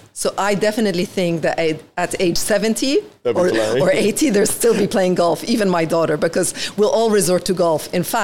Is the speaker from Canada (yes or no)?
no; Dubai, United Arab Emirates; I grew up in Dubai since I was 5. I know this emirate. And I love this emirate